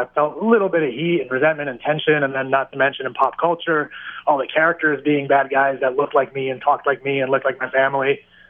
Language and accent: English; Iran; English is a second language; Just call us Arabs, for one. They called us Arabs on TV all the time, and then they'd say I'm from Iran.